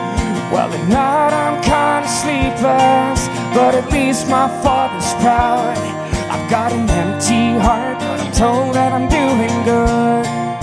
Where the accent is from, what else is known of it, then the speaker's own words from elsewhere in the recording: Sweden; French is a second language; Je viens de la Suède